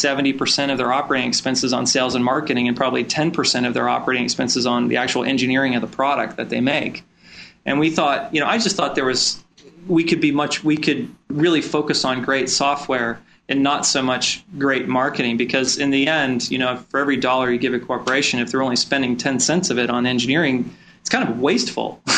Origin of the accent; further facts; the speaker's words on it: Washington, District of Columbia, United States; moved away as an adult; I grew up in Washington, D.C., and then moved out here in 95